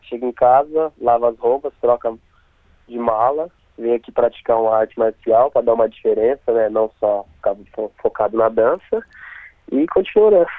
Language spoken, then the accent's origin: Portuguese; Brazil; Mas eu sou brasileiro com orgulho e vou sempre representar a minha cultura da melhor forma.